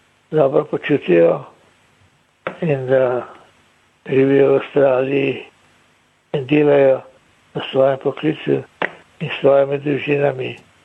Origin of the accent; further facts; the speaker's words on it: Ljubljana, Central Slovenia, Slovenia; ki sem doma iz Šiške